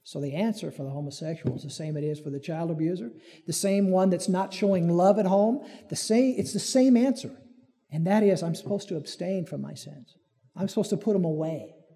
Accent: Peoria, Illinois, United States; Well, I'm from Peoria. I like various laws better than sundry.

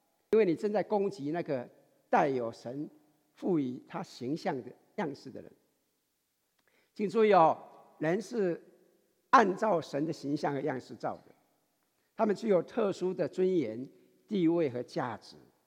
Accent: Taiwan; 我们台湾人、闽南人的话，一出生是一岁

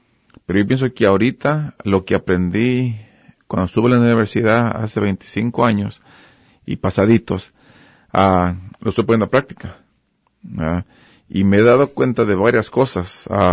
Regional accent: Mexico; Yo siempre me considero mexicano 100%. ¿Verdad? Pero vengo de una área, digamos, de Latinoamérica, aunque México está en Norteamérica, ¿verdad? Pero es Latinoamérica. Me identifico como mexicano. Con ciertas personas me identifico como latino, para ser inclusivo. No como latino X.

